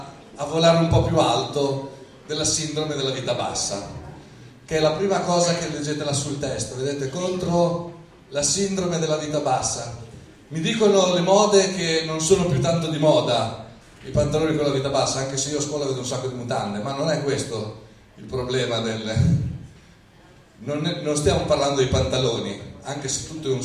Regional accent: Rimini, Emilia-Romagna, Italy; Vengo da Rimini

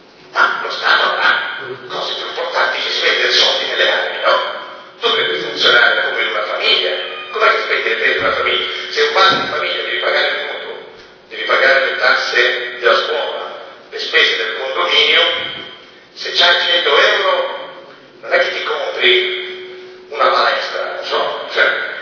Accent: Genoa, Liguria, Italy; Io sono di Genova, San Martino, ci ho vissuto

